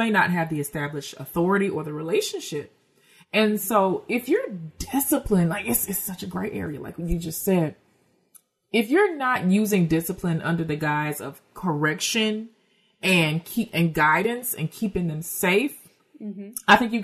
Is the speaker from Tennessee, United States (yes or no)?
yes; Tennessee, United States; but I'm also from the South. I'm also born and raised in Tennessee.